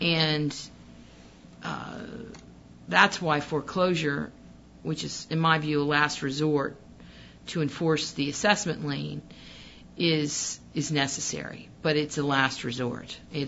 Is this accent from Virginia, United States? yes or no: yes; Virginia, United States; It's half the size of my hometown in Virginia.